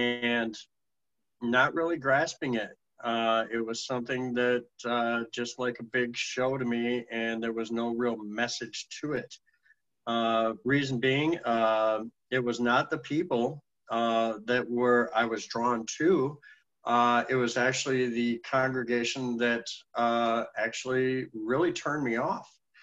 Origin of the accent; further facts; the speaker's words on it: Midwest, United States; growing up in the Midwest here, obviously a lot of drinking.